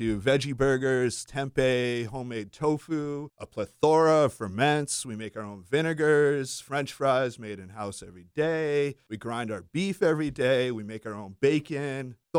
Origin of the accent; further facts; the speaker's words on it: Dennisport, Massachusetts, United States; Oh, yeah. I grew up in Dennisport.